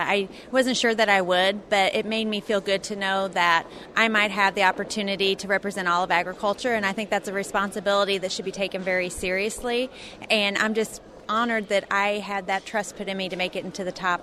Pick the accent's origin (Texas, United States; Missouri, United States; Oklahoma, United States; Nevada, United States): Missouri, United States; Clarence; from Clarence, Missouri.